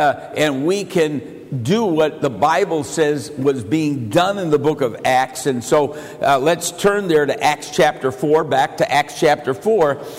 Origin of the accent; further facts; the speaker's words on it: Michigan, United States; I'm from Michigan.